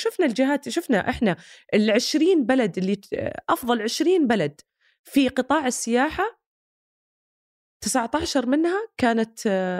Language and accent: Arabic; Saudi Arabia; كلنا كسعوديين